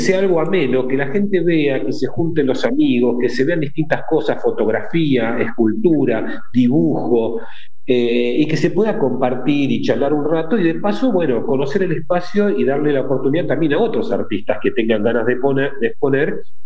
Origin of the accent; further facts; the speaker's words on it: Buenos Aires, Argentina; also born or lived in Montevideo, Uruguay; Así que en el 69 se viene mi abuelo y en el 70 venimos todos a vivir directamente acá en Argentina. Yo nací en Montevideo, viví muy poquito, y nos vinimos para acá.